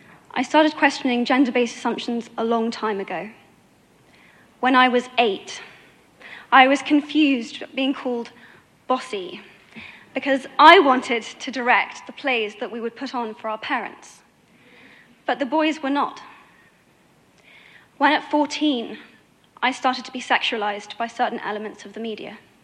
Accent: United Kingdom; I am from Britain, and I think it is right that I am paid the same as my male counterparts.

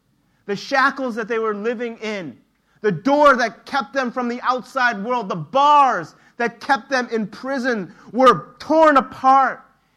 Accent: United States; I remember growing up, and I grew up in two cultures. You see, I grew up in the United States, and where I didn't have a lot of Asian friends.

